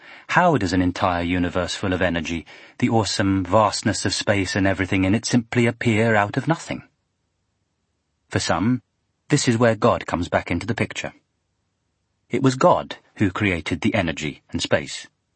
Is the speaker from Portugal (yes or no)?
no; England, United Kingdom; born or raised there